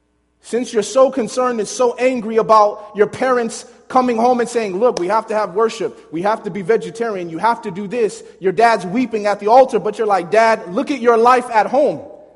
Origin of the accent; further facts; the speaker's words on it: Chicago, Illinois, United States; And I'm saying that as an inner city person. I grew up in Chicago. I used to be in the gang.